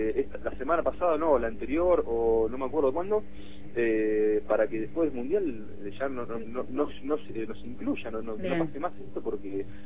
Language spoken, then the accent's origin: Spanish; Buenos Aires, Argentina; yo soy el único de Buenos Aires.